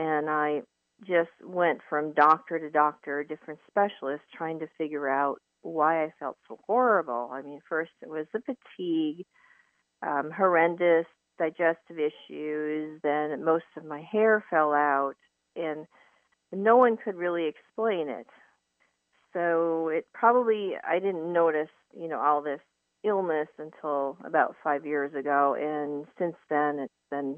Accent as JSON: {"language": "English", "region": "Minnesota", "country": "United States", "tie": "born or raised there", "also_born_or_lived": "California / Arizona / Colorado / North Carolina", "moved": "as an adult", "said": "I'm 52 and or 53, just turned 53 in December, born and raised in Minnesota. And at the age of 21, I knew I wanted to escape the frozen tundra, so to speak."}